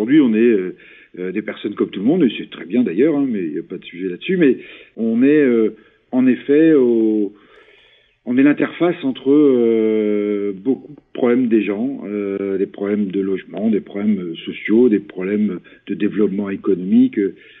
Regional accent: Landerneau, Brittany, France; Je suis habitant de Landerneau depuis... je suis né ici, j'ai fait quelques escapades après mes études en France dans des différentes entreprises, et puis je suis revenu travailler à Landerneau dans les années 90, en 92 exactement

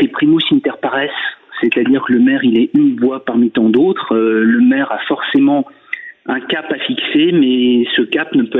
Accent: Tréguier, Brittany, France; Je suis natif de Tréguier, j'ai quasiment toujours vécu à Tréguier.

